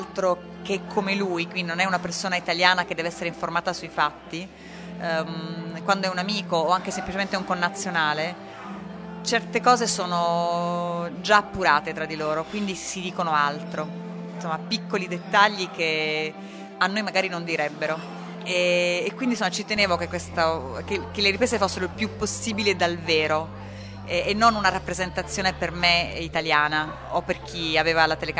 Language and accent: Italian; Bari, Apulia, Italy; noi siamo entrambi di Bari e quindi Bari non è una città molto grande